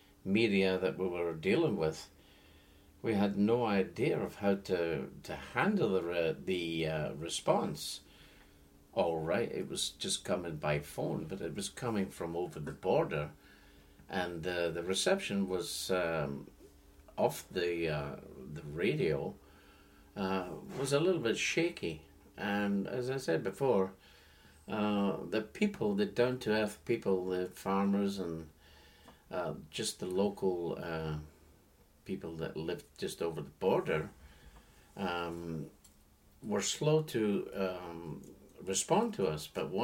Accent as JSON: {"language": "English", "region": "Scotland", "country": "United Kingdom", "said": "because I'm Scottish, I felt that it had a little bit of..."}